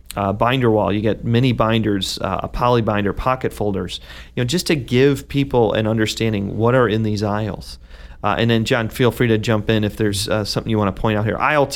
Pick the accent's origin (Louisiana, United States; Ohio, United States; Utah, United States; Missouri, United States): Ohio, United States; Cleveland; now in Buffalo, United States; because I'm from Cleveland, which got the award for being the poorest city in America that year.